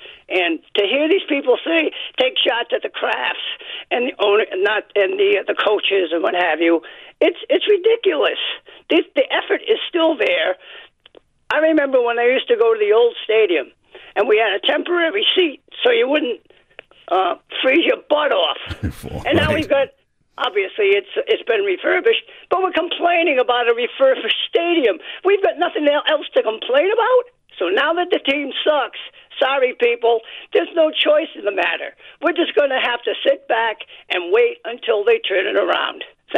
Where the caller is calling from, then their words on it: Richmond, Rhode Island, United States; I'm calling from Richmond, Rhode Island, guys.